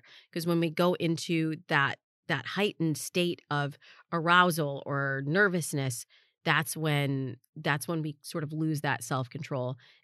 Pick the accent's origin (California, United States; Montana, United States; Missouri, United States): California, United States; Los Angeles; my hometown of Los Angeles did not make the list.